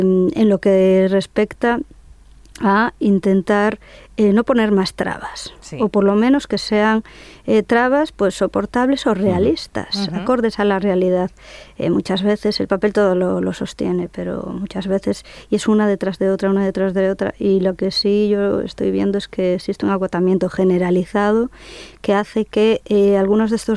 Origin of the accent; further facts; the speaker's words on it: Galicia, Spain; Pues digamos que es el que nos vio nacer, uh-huh. allí pegado al pueblo, y luego ya nos fuimos extendiendo